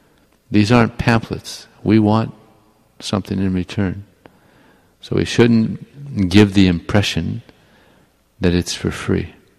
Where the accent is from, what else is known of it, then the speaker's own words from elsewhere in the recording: Florida, United States; And if they stop, then I tell, I'm from Florida.